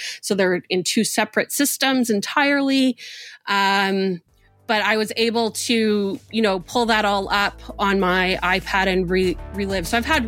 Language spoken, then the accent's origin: English; Winnipeg, Manitoba, Canada; I grew up in Winnipeg, Manitoba, Canada, and it happens to be the car theft capital of Canada, or it was in the 90s.